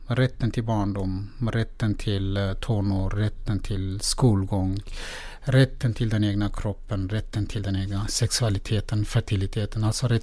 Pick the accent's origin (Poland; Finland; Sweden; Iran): Iran; Swedish is a second language; moved away; Iran var ett speciellt land att växa upp i. Min generation var den generation som skulle få i uppgift att exportera Khomeinis budskap ute i världen.